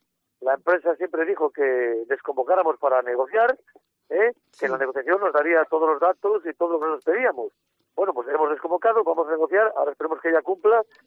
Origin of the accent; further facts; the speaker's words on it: El Bierzo, Castile and León, Spain; sí, la mayoría somos de aquí del Bierzo, todos.